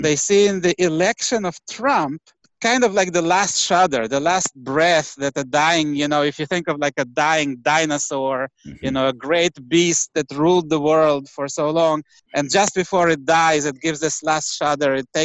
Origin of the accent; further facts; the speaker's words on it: Israel; also born or lived in Soviet Union; I come from the old world. I was born in the Soviet Union and lived most of my life in Israel